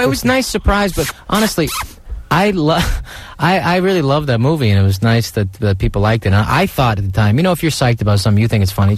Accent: San Francisco, California, United States; now in Los Angeles, United States; You know, I have to admit I'm acclimated to L.A. now. Even though I like to say I'm from San Francisco, I hate L.A., but I love L.A. now, I have to admit.

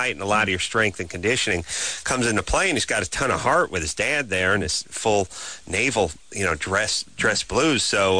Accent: North Hollywood, California, United States; Plus, he's a local North Hollywood guy. Ah. I grew up in North Hollywood.

